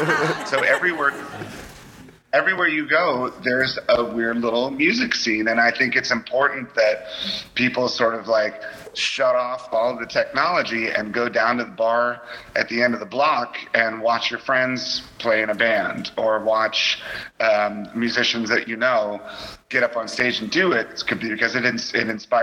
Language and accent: English; Washington, D.C., United States; Growing up outside of Washington, D.C., the Washington, D.C. music scene was a small community of brilliant, supportive people